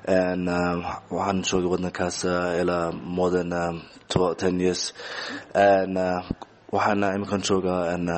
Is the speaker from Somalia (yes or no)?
no; Canada; moved away; waxaan ku soo barbaaray wadanka Canada ana waxaan tagtay ana college ki ama Canada waxaan ku soo bartay ama teaching ESL as a second language ana waxaan joogay wadankaas ila more than 10 years